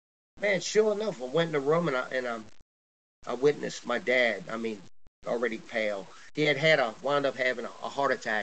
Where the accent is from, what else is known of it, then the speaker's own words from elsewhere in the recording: Chalmette, Louisiana, United States; Here I am, born and raised in Chalmette, and I got a lot of friends from New Orleans.